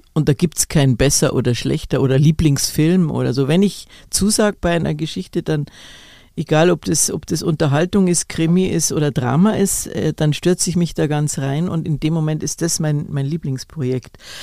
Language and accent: German; Munich, Bavaria, Germany; Ich bin ein Münchner Kind, bin gern daheim.